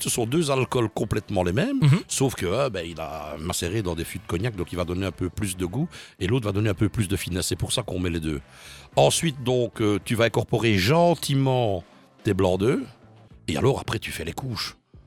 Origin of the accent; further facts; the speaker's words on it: Italy; je vais quand même rappeler que je suis italien.